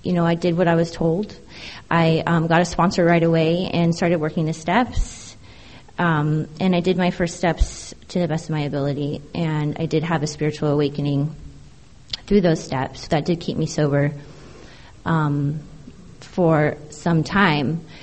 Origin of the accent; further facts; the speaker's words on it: San Diego, California, United States; I am from San Diego, born and raised, and I did all my drinking and using in this town.